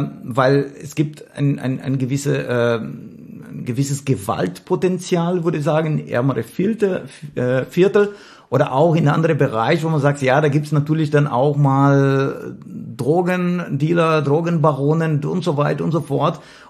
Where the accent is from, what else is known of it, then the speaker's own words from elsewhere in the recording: Caxias do Sul, Rio Grande do Sul, Brazil; born there; German is a second language; Also geboren bin ich in Caxias do Sul.